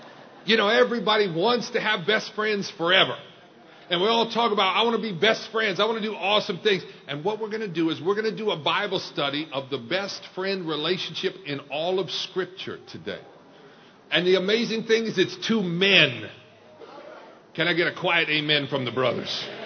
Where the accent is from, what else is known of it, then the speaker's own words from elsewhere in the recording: Detroit, Michigan, United States; born there; I was born in Detroit, but I live up in the north, and we don't have that much soul up there